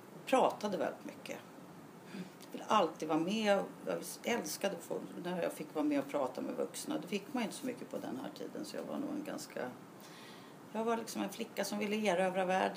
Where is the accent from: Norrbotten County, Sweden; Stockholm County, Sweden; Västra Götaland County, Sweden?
Stockholm County, Sweden; Stockholm; Jag växte upp i Stockholm, i Stockholms innerstad.